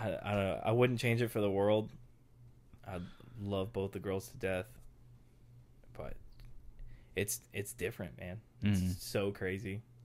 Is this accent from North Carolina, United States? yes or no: yes; North Carolina, United States; So I was born in North Carolina. I think I was there till I was like 3, almost 4. Then we moved to South Carolina because my dad was a drill instructor.